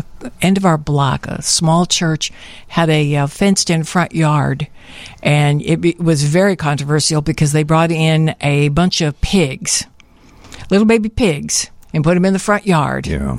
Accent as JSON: {"language": "English", "town": "Chicago", "region": "Illinois", "country": "United States", "tie": "born or raised there", "said": "I grew up in Lincoln Park"}